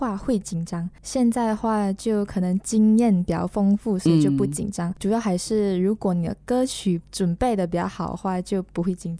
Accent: Kuching, Sarawak, Malaysia; 我是来自马来西亚沙拉越古晋的 … ，然后我今年17岁。

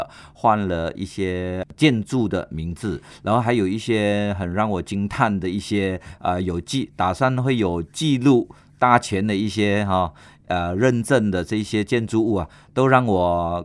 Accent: Southern Peninsular Malaysia, Malaysia; 其实我是来自南马啊，南马呢，其实我接触马来西亚的娱乐圈的东西很少。因为我们南马看的都是新加坡的电视，新加坡听的都是新加坡电台

